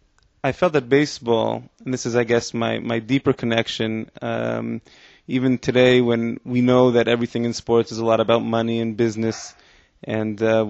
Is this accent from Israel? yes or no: yes; Israel; also born or lived in Saratoga Springs, New York, United States; I made what I call involuntary aliyah when I was 7 years old from the States with my parents. I was born in Saratoga Springs, New York, but I've been in Israel ever since. So I consider myself 99.9% Israeli. I'm married to an Israeli. I speak Hebrew to my daughters.